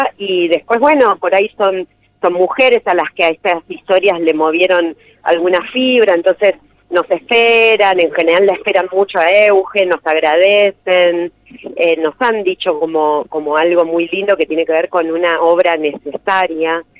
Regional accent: Argentina; Y yo soy porteña y bueno, voy a ir a la Capital Federal también

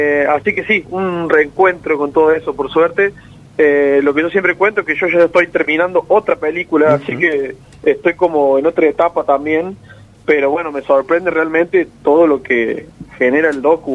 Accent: Bell Ville, Córdoba, Argentina; Yo soy de Belleville y cuando era más chico, todavía estaba estudiando y eso

